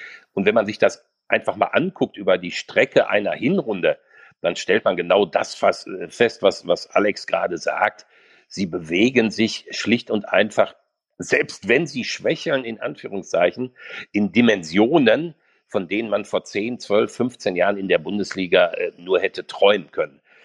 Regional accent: Werne, North Rhine-Westphalia, Germany; dass sie alle in Werne, in meiner Heimat geboren wurden, in unserer Heimat.

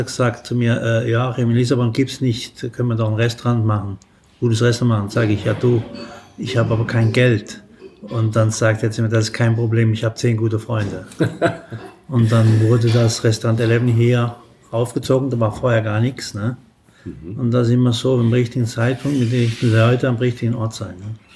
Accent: Saarland, Germany; also born or lived in Rhineland-Palatinate; Ja, halb Saarländer und halb Pfälzer, würde ich mal so sagen.

